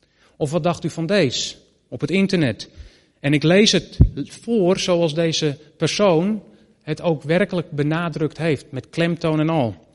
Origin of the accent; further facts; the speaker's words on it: Netherlands; Je mag best je mening hebben, hè? Ik ben Nederlander. U ook.